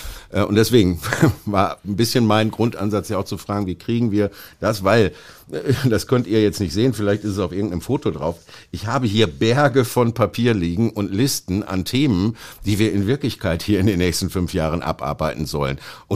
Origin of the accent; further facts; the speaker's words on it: Oberhausen, North Rhine-Westphalia, Germany; ich komme aus Oberhausen, sitze da im Stadtrat